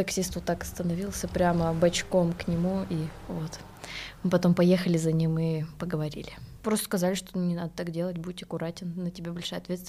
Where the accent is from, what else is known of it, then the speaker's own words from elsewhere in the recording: Ulkan, Irkutsk Oblast, Russia; Я из Иркутской области, Казачинск-Калинский район, поселок Улькан.